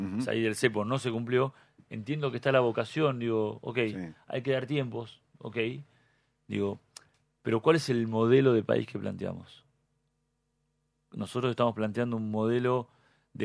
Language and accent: Spanish; Buenos Aires, Argentina; yo lo digo siempre, yo soy porteño